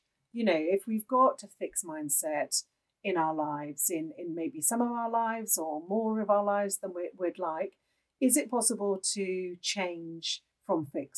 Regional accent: Wales, United Kingdom; I relate to the singing, and I'm Welsh, so I'm supposed to be able to sing

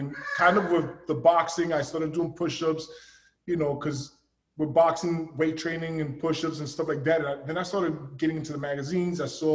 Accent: New York City, New York, United States; I grew up in East New York. I grew up in the streets.

